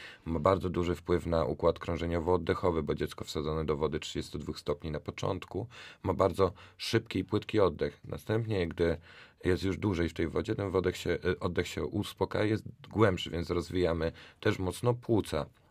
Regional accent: Opoczno, Łódź Voivodeship, Poland; bo pochodzę z małego miasta Opoczna i u nas troszkę później został wybudowany basen.

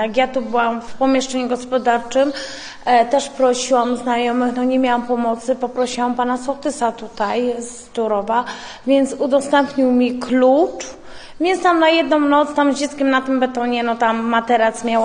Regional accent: Silesian Voivodeship, Poland; Ja ogólnie pochodzę ze Śląska.

